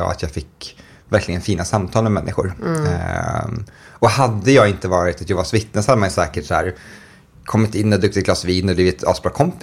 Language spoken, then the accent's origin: Swedish; Norrland, Sweden; Så det var därför vi växte upp i Norrland. Så flyttade vi dit när vi var 5.